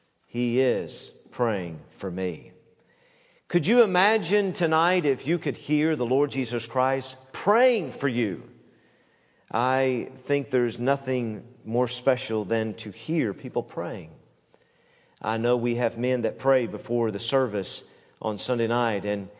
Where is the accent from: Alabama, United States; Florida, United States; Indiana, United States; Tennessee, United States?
Tennessee, United States; I remember years ago growing up in Tennessee